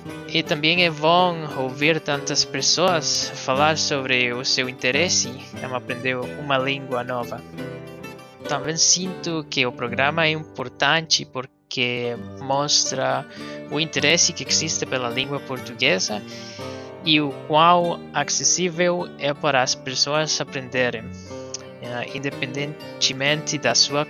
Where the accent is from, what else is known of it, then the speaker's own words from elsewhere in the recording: Costa Rica; Portuguese is a second language; sou da Costa Rica.